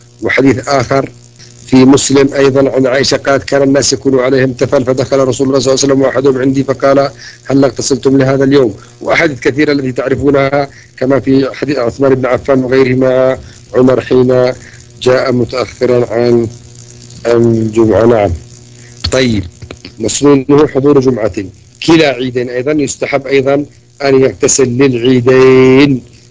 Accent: Yemen; عندنا في اليمن قلت لكم كثير من الحمامات

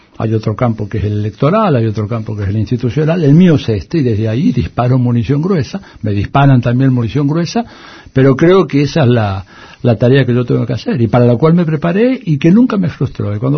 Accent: Buenos Aires, Argentina; Porteño, acá en Caballito, nací acá cerca.

